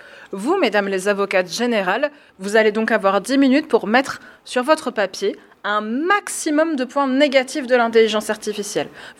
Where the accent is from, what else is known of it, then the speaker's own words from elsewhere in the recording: Valence, Auvergne-Rhône-Alpes, France; je viens de Valence